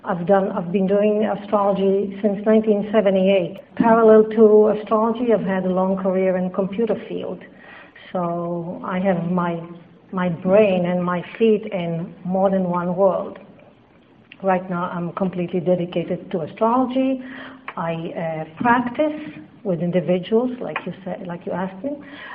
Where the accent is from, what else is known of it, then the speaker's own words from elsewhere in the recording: Israel; English is a second language; moved away as an adult; now in New York City, United States; And yes, I'm originally from Israel. I'm also American. I've lived here since 1981.